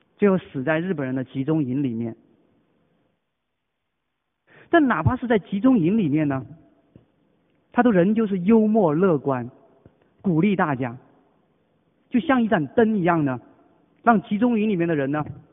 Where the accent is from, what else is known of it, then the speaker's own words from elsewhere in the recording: Hong Kong; 我们香港人这么忙，这么累